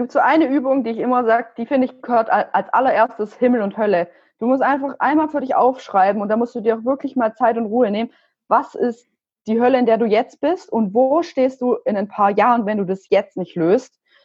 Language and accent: German; Stuttgart, Baden-Württemberg, Germany; Aus Stuttgart.